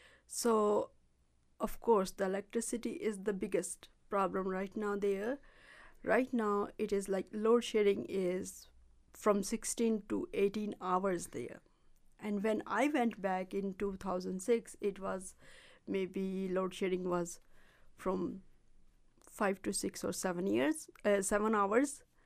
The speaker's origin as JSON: {"language": "English", "country": "Pakistan", "lives_now": "United States", "said": "I'm also from Pakistan"}